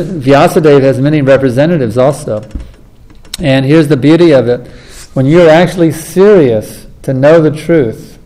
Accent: United States; Of course, we grew up here in America, you know.

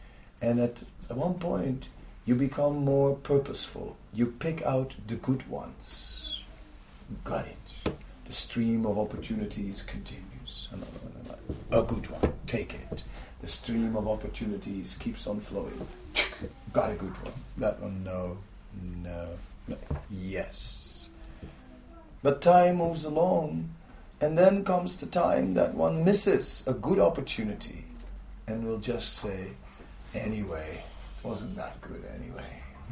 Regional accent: Netherlands; English is a second language

